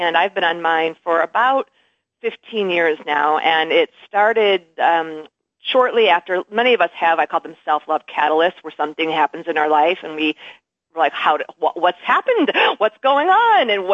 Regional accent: Midwest, United States; because I'm from the Midwest as well

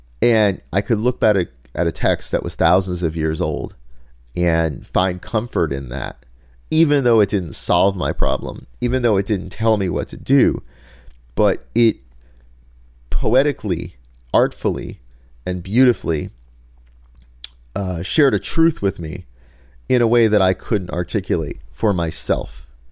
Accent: Lakewood, New Jersey, United States; And where I grew up in the Lakewood, New Jersey, you know, if you just drive down the street, you will see in the window just, you know, menorah after menorah after menorah.

